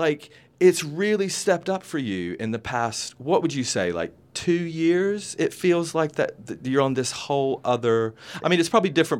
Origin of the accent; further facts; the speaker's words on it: Tennessee, United States; so I'm originally from Tennessee